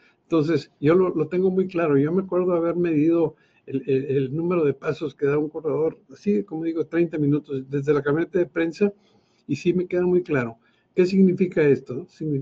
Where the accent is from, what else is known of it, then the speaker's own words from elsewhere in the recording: Monterrey, Nuevo León, Mexico; Para quienes somos aquí de Monterrey, déjenme darles una idea.